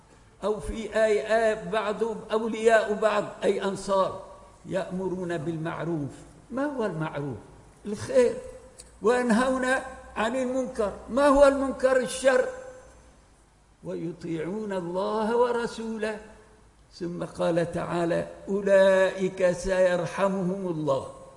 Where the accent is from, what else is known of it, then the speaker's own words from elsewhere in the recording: Syria; moved away; أنا من سوريا لكن ما أستطيع الدخول إليها 35 سنة لم أدخلها